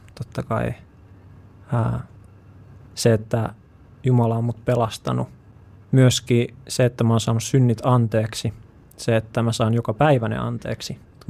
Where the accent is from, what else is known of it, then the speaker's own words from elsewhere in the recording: Kouvola, Kymenlaakso, Finland; now in Jyväskylä, Finland; Tuun tuolta Jyväskylästä. Mä oon lähtöisin Kouvolasta.